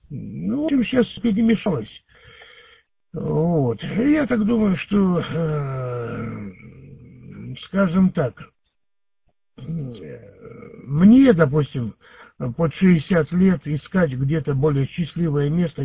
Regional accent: Russia; born there; Ну что, ну я родился в России, но у меня тут куча знакомых, друзей.

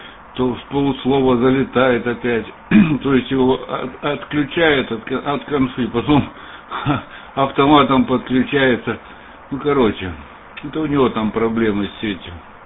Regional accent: Pyatigorsk, Stavropol Krai, Russia; Пятигорск, так что я тоже с Северного Кавказа, такие дела.

